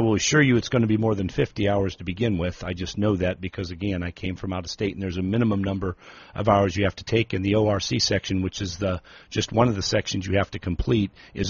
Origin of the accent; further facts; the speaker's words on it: Illinois, United States; and I know this because I came from Illinois